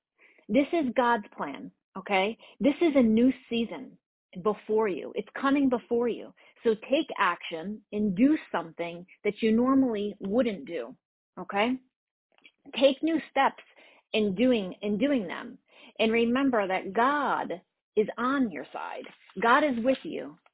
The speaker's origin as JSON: {"language": "English", "region": "New Jersey", "country": "United States", "lives_now": "North Carolina, United States", "said": "So I live in North Carolina, but originally I am from New Jersey, and the temperature was 75 here for us."}